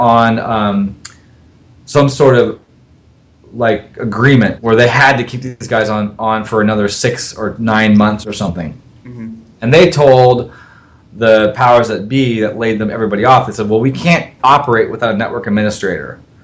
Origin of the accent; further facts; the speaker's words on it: Seattle, Washington, United States; I'm from Seattle originally, born and raised, go Hawks.